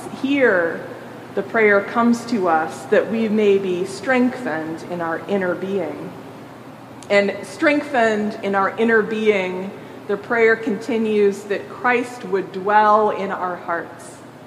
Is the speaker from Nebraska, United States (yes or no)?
yes; Nebraska, United States; I grew up in Nebraska, where so much of the land was plowed up to turn into farm